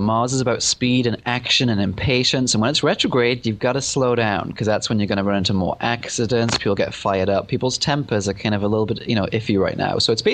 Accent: England, United Kingdom; Even though I'm from England, I always have any chance to have a party.

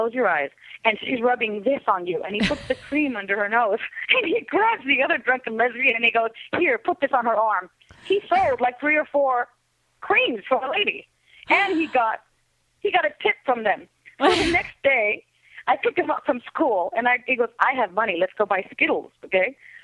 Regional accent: Texas, United States; you know, because Vicky's from I think Houston or Texas, but I'm from Texas too.

